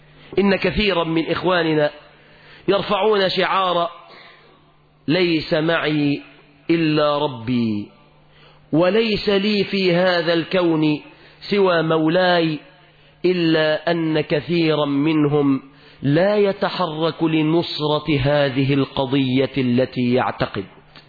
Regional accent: Egypt; اللهم احفظ بلادنا مصر من الفتن ما ظهر منها وما بطن،

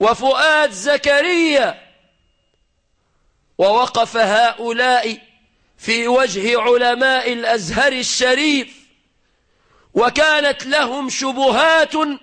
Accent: Egypt; بلدنا مصر

